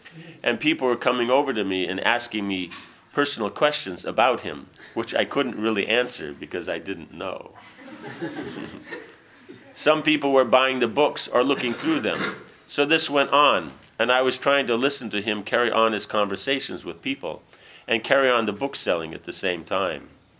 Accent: United States; I said, no, sir, I am not from India. I am from here, the United States.

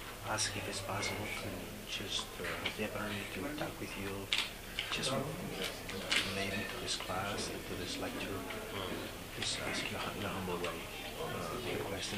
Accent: Barcelona, Catalonia, Spain; English is a second language; From Barcelona, Spain.

